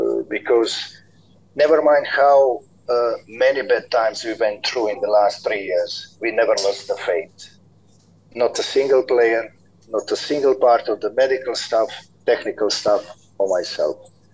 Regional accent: Croatia; English is a second language; of one football club in Croatia, and not because I wanted to become one. It was the situation with my hometown club, which was near the bankruptcy

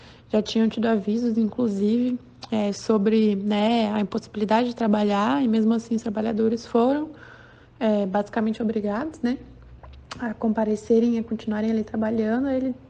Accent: Santa Catarina, Brazil; now in São Paulo, Brazil; tenho 23 anos, sou natural de Santa Catarina, mas atualmente moro em São Paulo, um ano e meio já.

